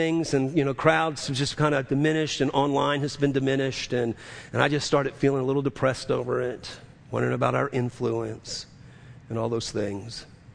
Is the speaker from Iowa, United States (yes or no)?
no; New Orleans, Louisiana, United States; And I grew up in New Orleans.